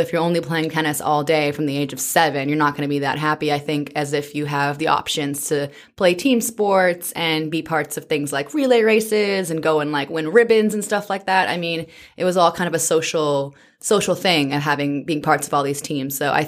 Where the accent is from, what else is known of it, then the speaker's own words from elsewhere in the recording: British Columbia, Canada; I grew up in British Columbia from the age of 5 or so, and that's where I remember playing on, you know, outdoor courts